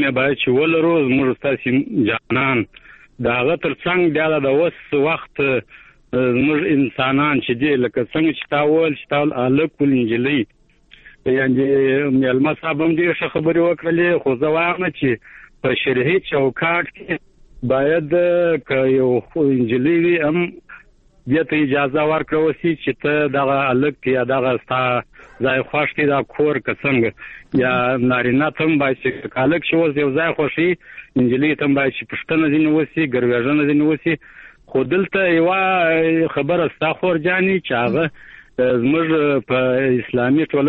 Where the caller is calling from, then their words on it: Kandahar, Afghanistan; د شایسته کندار څخه د ټلیفون په کرشم